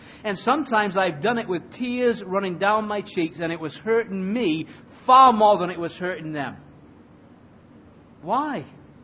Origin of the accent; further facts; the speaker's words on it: England, United Kingdom; I love roses, actually. I'm an Englishman. Why wouldn't I love roses?